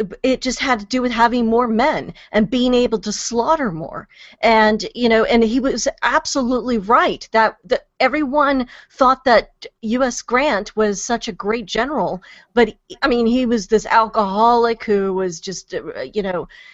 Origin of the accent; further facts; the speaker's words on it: the South, United States; I'm Southern or I'm from the South, but I have no I take no pride in the Civil War